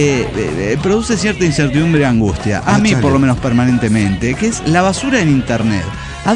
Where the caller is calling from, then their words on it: San Luis, Argentina; de la Sierra de San Luis, Argentina.